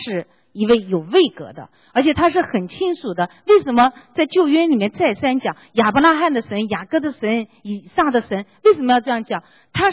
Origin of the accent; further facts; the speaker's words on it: China; 其实啊，我讲中国文化优越是因为刚才他问我作为一个中国人啊，那我是一个 从小深受中国文化营养的人